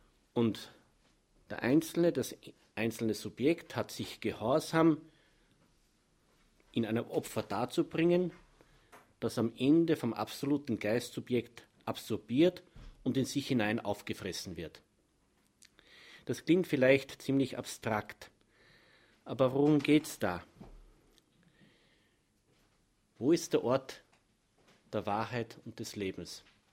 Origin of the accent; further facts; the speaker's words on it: Upper Austria, Austria; born there; Ich bin gebürtiger Oberösterreicher